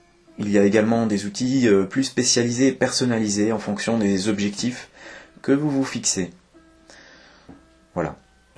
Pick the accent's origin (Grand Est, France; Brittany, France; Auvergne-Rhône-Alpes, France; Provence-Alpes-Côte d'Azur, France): Grand Est, France; vous êtes rentré chez nous en Moselle-Est, où il fait bien froid